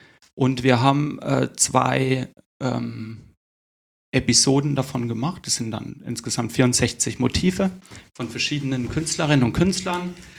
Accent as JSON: {"language": "German", "town": "Sonneberg", "region": "Thuringia", "country": "Germany", "said": "In Sonneberg, da wo ich herkomme. In Südthüringen."}